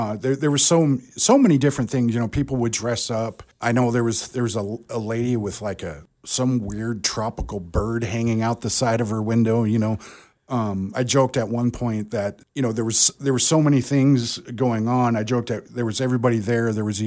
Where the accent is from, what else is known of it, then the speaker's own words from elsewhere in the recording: Kalispell, Montana, United States; I was born and raised in Kalispell. I'm an Evergreen kid, went to Evergreen School, graduated from Flathead High School.